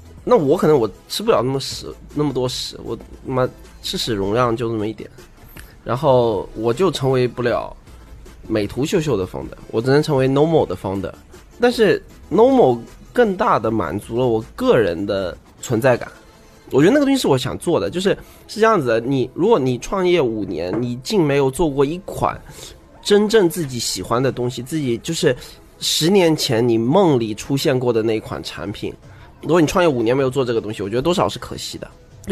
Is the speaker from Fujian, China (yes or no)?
yes; Fujian, China; 我们福建人就老讲成 Nomo 啊。